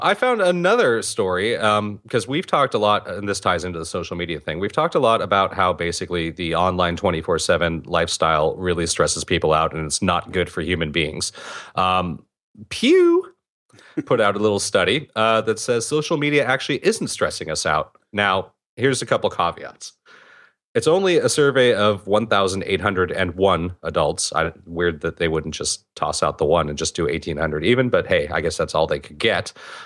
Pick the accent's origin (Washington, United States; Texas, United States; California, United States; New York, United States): California, United States; even I do it as a Californian.